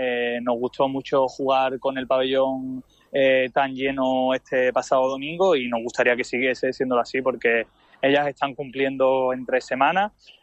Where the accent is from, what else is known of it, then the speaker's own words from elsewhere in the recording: Málaga, Andalusia, Spain; Yo soy malagueño